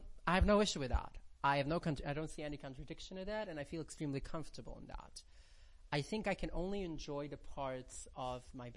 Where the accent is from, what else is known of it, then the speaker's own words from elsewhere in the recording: Brooklyn, New York, United States; also born or lived in Rockland County; I grew up in Brooklyn, but I lived for a while, in the end of my teenage years. I lived in Rockland County